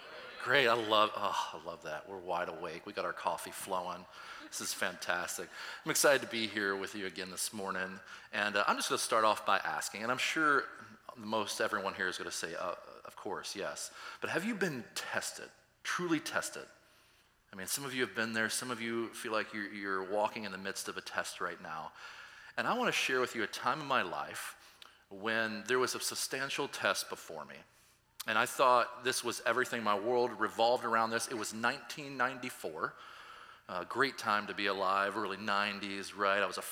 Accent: Louisville, Kentucky, United States; And for me, growing up in Louisville, Ballard High School is like the power of basketball.

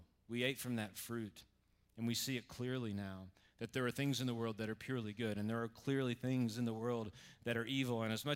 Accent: United States; My biggest story is not that I'm American, though there are parts of that that I'm very proud of and parts that I'm not.

